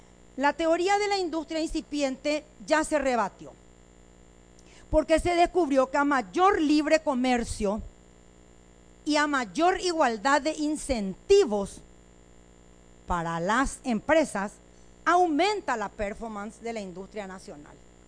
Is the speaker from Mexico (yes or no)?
no; Paraguay; hijos de puta como somos, los paraguayos le debemos poner menos otra vez